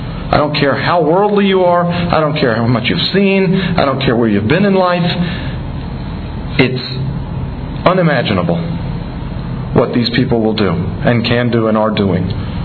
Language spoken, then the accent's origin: English; Tennessee, United States; I'm a hillbilly from Tennessee originally, so we didn't have a ball field. We had, like, the woods.